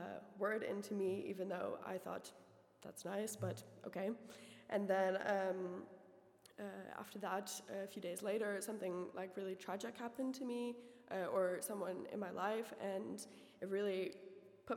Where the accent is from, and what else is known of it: United States; born or raised there; moved away as an adult; now in Netherlands